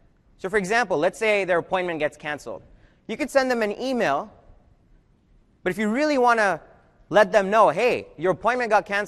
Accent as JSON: {"language": "English", "town": "Houston", "region": "Texas", "country": "United States", "tie": "born or raised there", "said": "I actually grew up in the area. I'm from Houston. I went to school in Austin."}